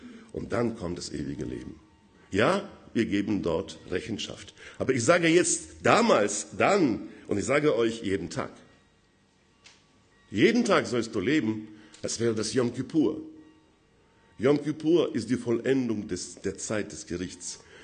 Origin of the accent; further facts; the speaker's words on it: Odesa, Odesa Oblast, Ukraine; Ja, ich komme aus der Odessa, nicht?